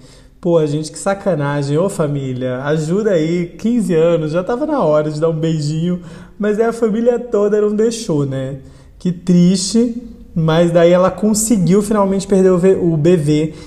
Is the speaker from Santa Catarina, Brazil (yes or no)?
no; Mossoró, Rio Grande do Norte, Brazil; foi na brincadeira de esconde-esconde, lá em Mossoró ainda, na cidade onde eu nasci.